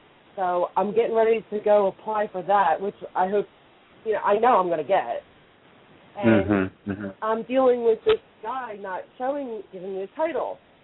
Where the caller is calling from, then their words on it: Pennsylvania, United States; I'm calling from Pennsylvania.